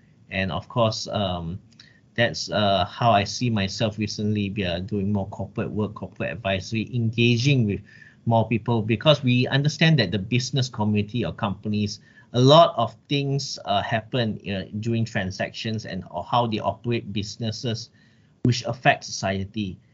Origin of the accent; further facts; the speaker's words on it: Penang, Malaysia; growing up in Penang, St. Xavier's, that gave me the privilege of being English speaking